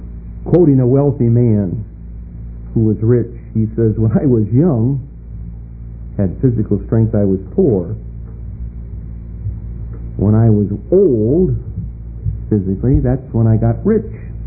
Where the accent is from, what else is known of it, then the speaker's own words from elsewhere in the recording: Battle Creek, Michigan, United States; I was born and raised in Battle Creek, Michigan. That's where they make Kellogg's.